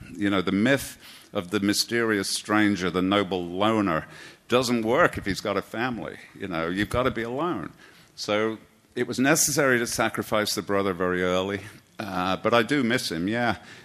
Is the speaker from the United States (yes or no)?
no; United Kingdom; And I come from Britain, and the whole point of working when you're in Britain is that you can retire at some point.